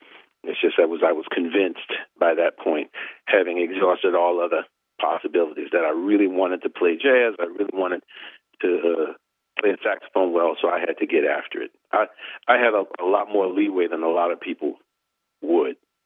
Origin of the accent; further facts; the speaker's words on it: New Orleans, Louisiana, United States; now in New York, United States; I never heard of the fences till I moved to New York, but growing up in New Orleans, we used to go hear